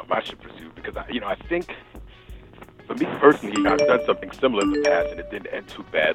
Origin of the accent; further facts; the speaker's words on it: New York, United States; I'm from New York, but I'm just in the Chicago airport right now.